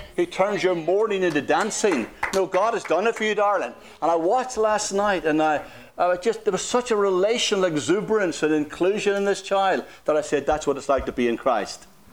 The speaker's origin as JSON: {"language": "English", "region": "Northern Ireland", "country": "United Kingdom", "tie": "born or raised there", "lives_now": "United States", "said": "growing up in Northern Ireland"}